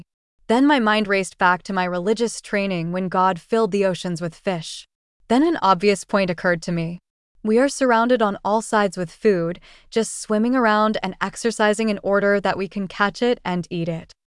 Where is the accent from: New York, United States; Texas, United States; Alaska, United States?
Texas, United States; Growing up in West Texas, I knew not fresh fish from the grocery store.